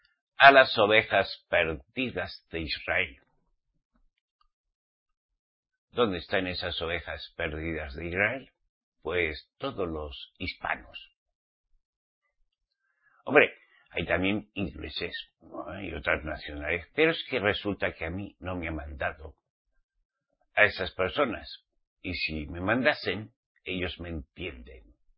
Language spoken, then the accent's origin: Spanish; Basque Country, Spain; born there; yo nací en el País Vasco, soy español, mi papá y mi mamá eran españoles. Fui enseñado en la lengua castellana, al menos mi papá y mi mamá hablaban así.